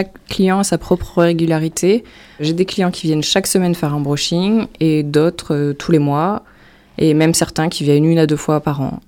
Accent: Hauts-de-France, France; born there; j'ai 37 ans, je suis maman de deux filles, je suis née dans le Pas-de-Calais

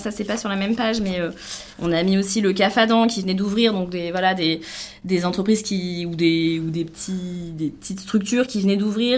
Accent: Auvergne-Rhône-Alpes, France; Et comme on est du Sud-Ardèche, pour l'instant, c'est en Sud-Ardèche.

